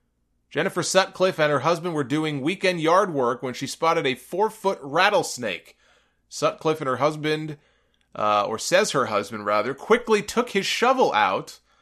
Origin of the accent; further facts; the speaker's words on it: Northeast, United States; But I'm a Northeast guy. I was born in the Northeast. I still live in the Northeast.